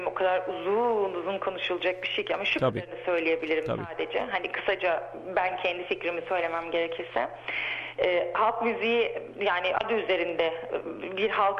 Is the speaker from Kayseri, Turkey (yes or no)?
no; Istanbul, Turkey; Anne baba İstanbul doğumlu, hatta anneannem de İstanbul doğumlu ama kökenimiz Erzincan. Ben sorduklarında İstanbulluyum demeyi çok sindiremiyorum içime. Erzincanlıyım diyorum, evet Erzincanlıyım.